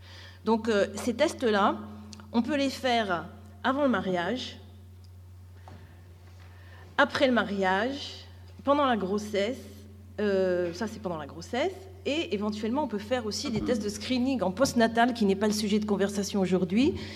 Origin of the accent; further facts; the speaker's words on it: France; now in Israel; J'ai grandi en France et je vis depuis 30 ans en Israël.